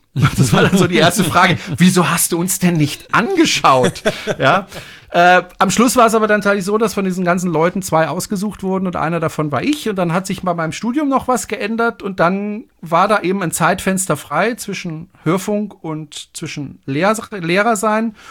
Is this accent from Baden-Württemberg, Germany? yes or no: yes; Freiburg, Baden-Württemberg, Germany; Ich komme ja aus dem Badischen, aus Freiburg, und da spricht man ja eigentlich Badisch.